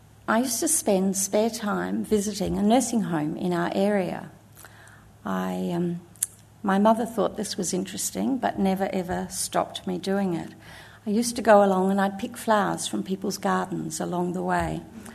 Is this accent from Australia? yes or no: yes; Adelaide, South Australia, Australia; I grew up in Adelaide, one of 4 children for